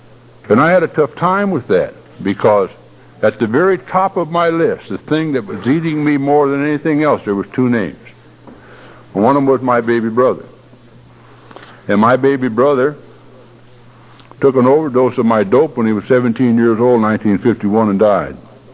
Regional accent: Lawrence, Kansas, United States; born there; to take a trip back to this little town that I was born in Lawrence, Kansas, to see my dad.

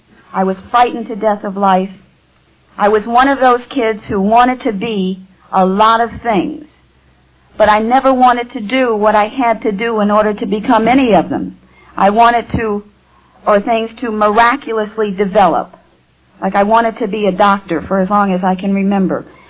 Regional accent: Midwest, United States; born there; I was born in the Midwest.

